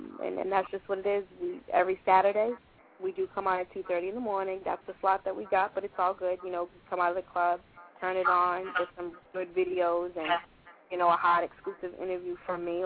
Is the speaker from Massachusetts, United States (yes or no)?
yes; Worcester, Massachusetts, United States; So shortly after, I came back to the East Coast. I'm from Worcester, Massachusetts.